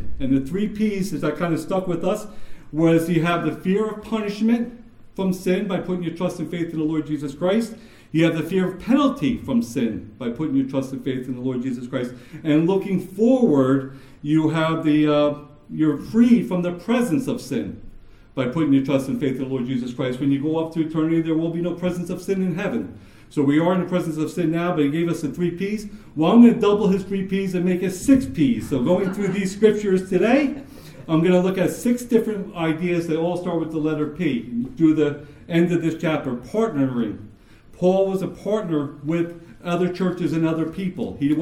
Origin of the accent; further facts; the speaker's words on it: Jackson, United States; I grew up in Jackson. They all kind of stayed in town. I left right after high school. I went off to the Marine Corps, and I never actually been back to Jackson to live.